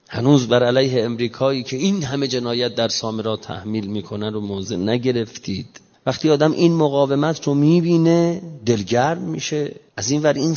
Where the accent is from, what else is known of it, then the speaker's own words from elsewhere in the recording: Iran; ما ملت ایرانیم،